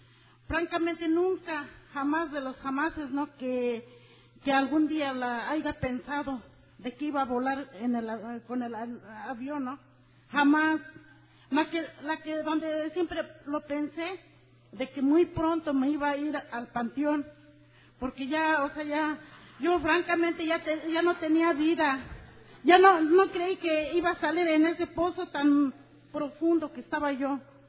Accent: Querétaro, Mexico; soy una alcohólica. Yo vengo del estado de Querétaro y pertenezco en el área Querétaro, Central Mexicana.

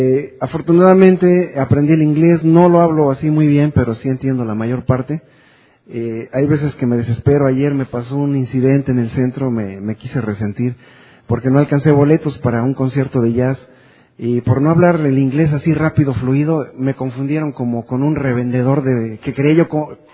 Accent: Xochimilco, Mexico City, Mexico; Yo soy de Xochimilco, Distrito Federal, allá donde están las trajineras.

